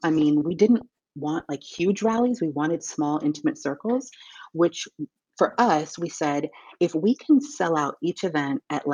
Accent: San Diego, California, United States; born there; Like I was born in San Diego. I feel like I should have been born in Texas.

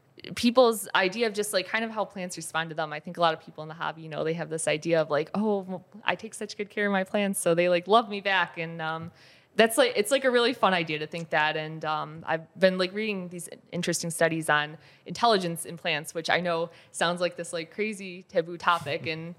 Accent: Buffalo, New York, United States; I'm from Buffalo, New York, it's like typically overcast and it's really cloudy.

